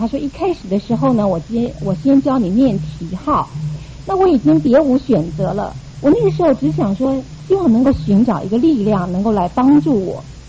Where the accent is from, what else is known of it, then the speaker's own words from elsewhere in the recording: Tainan, Taiwan; born there; 我是出生在一个军人子弟的家庭，我们家有兄弟姐妹七个，我是在台南出生的。我们的家庭呢，就是一个民间信仰的一个家庭。